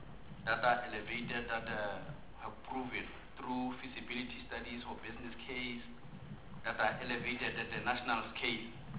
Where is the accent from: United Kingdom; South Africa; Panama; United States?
South Africa; Free State; I'm just citing a project because I'm from Free State.